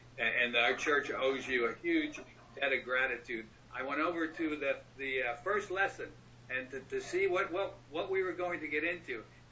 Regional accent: United States; even though I'm an American, I did not know Bakersfield heat was so close to Dubai heat.

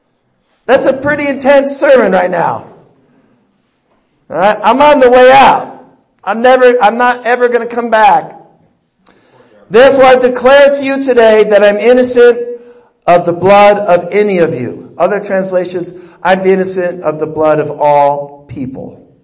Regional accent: San Diego, California, United States; now in Bakersfield, United States; You know, it's great moving from San Diego to Bakersfield. You know why? They say, where are you from? San Diego.

